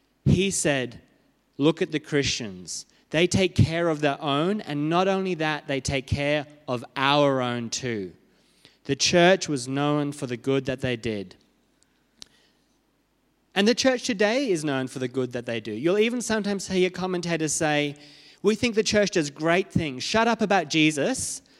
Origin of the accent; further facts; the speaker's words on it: Australia; This is something as an Australian nation we have to do.